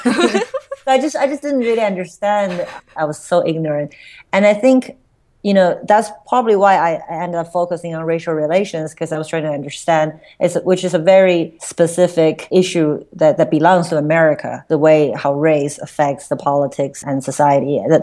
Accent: Beijing, China; I grew up in Beijing. I was born in 82.

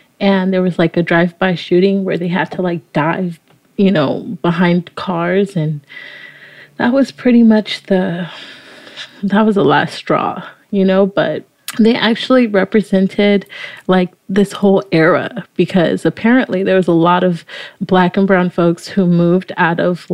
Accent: Los Angeles, California, United States; also born or lived in Bellflower / Inland Empire; I was born in Bellflower because we lived in Compton and that's where Kaiser is, right? But I was raised, you know, actually between the IE, so the Inland Empire, and Watts in South Central Los Angeles.

